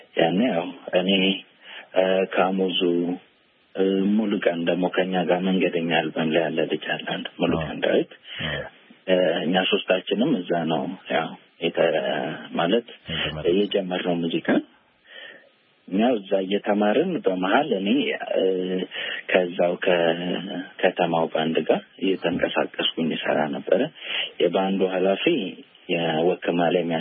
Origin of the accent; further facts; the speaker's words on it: Sodo, South Ethiopia, Ethiopia; ወላይታ ልጅ ነኝ። እዛ ነው ተወልጄ ያደኩት።